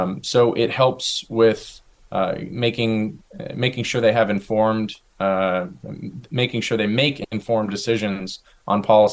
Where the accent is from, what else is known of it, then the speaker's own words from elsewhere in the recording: Texas, United States; You know, I grew up in Texas, and before I joined, you know, I knew I wanted to serve.